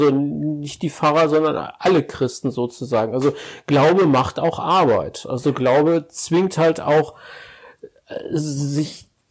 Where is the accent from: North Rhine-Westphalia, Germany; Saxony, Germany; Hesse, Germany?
North Rhine-Westphalia, Germany; Ennepetal; ich komme aus Oberbauer, auch hochurban, Ennepetal. Also es Ruhrgebiet sind ja Dörfer, die zusammengewachsen sind.